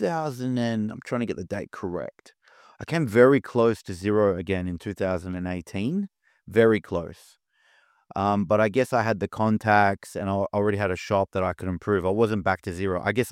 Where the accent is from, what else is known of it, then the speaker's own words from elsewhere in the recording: Australia; as an Australian, knowing how expensive it is to live there